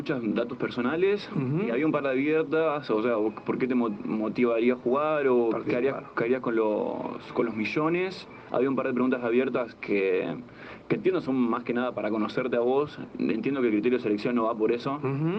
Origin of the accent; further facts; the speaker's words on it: Argentina; now in Rosario, Argentina; Sí, digo, yo estoy viviendo en Rosario, en realidad soy de un pueblo.